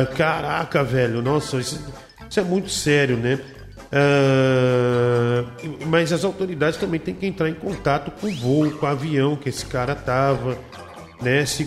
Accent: Osasco, São Paulo, Brazil; Briga minha terra, Osasco. Osasco brilha na América do Sul.

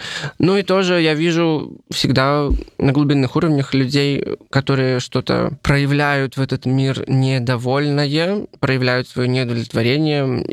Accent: Belarus; я как белорус чувствую себя немножко еще кем-то.

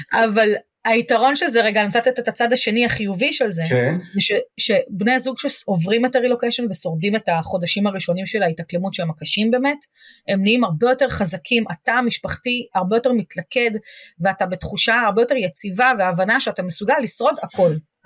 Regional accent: Bnei Brak, Tel Aviv District, Israel; אני גדלתי במעטפת מדהימה, כן, החיים, לגדול בבני ברק היה מבחינתי, באמת, קוקון, כמה שהיה כיף לגדול שם אז

